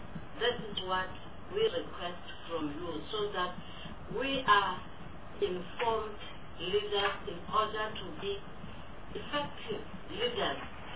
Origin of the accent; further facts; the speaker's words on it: Limpopo, South Africa; I am from Limpopo province